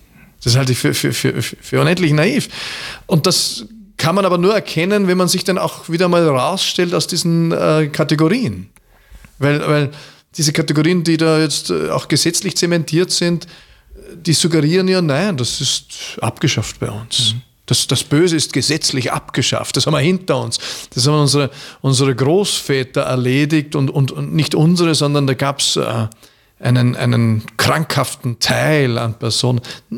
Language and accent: German; Austria; ich bin verfallen als Österreicher.